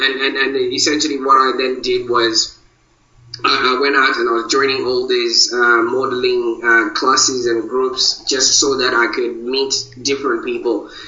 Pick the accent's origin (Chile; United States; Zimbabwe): Zimbabwe; born there; I was born in Zimbabwe.